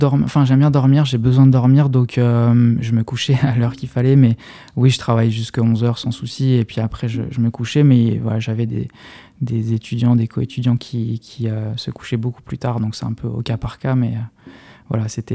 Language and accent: French; Metz, Grand Est, France; je suis originaire de Metz et j'ai fait mes études à Strasbourg.